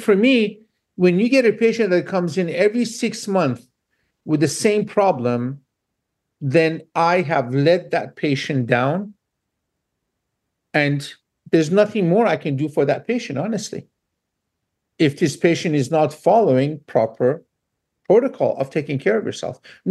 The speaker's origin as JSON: {"language": "English", "country": "Iran", "said": "So, yes, I am from Iran."}